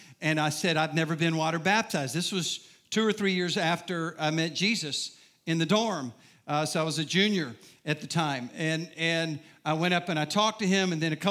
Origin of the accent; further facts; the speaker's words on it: Southern US, United States; I'm from the South. We're polite in the South, right?